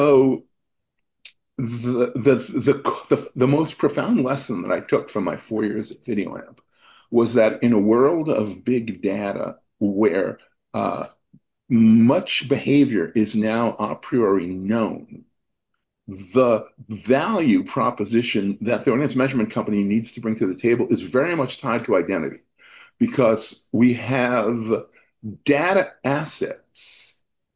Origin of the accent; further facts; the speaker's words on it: United States; oh, I'm an American, is simply because I believe that the U.S. is somewhat of an anomalous market globally.